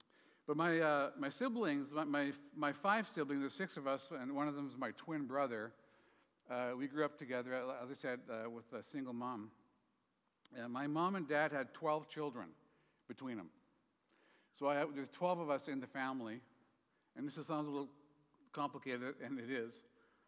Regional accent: Canada; We were there in Canada. I'm Canadian, don't hold that against me.

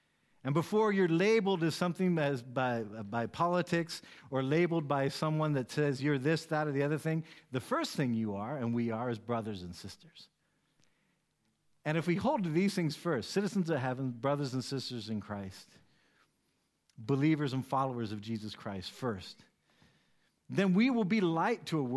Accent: United States; now in Germany; As an American, we grow up being told basically capitalism is the way of God. And so when I live in Germany

